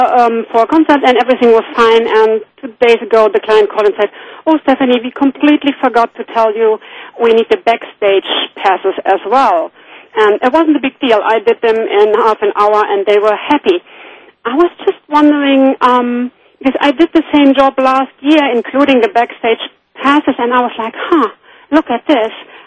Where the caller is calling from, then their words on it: Hamburg, Germany; Hamburg, Germany.